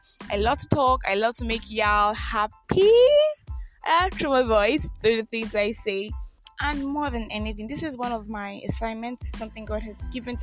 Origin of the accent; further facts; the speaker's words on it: Nigeria; I am that Nigerian Christian alcoholic, because I mean, I'd say to people that I am Nigerian by birth.